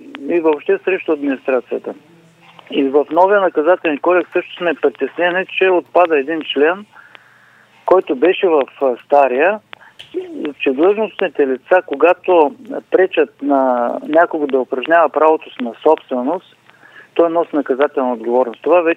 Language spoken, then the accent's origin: Bulgarian; Ruse, Ruse Province, Bulgaria; Аз понеже съм от Русе, тук имаме такъв случай.